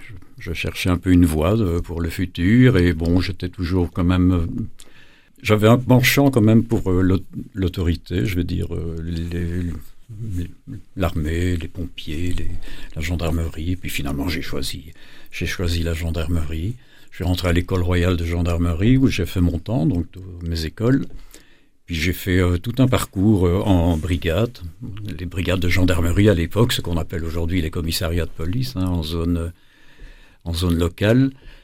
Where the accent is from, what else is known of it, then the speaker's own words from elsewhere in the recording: Brussels, Belgium; j'ai grandi sur Woluwe Saint-Pierre, à Bruxelles, qui est une commune de Bruxelles. Et j'y ai passé la grande partie de ma jeunesse